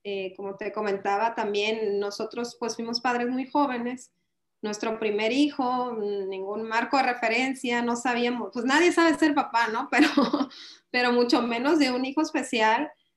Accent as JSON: {"language": "Spanish", "town": "Los Mochis", "region": "Sinaloa", "country": "Mexico", "said": "soy de Los Mochis, Sinaloa."}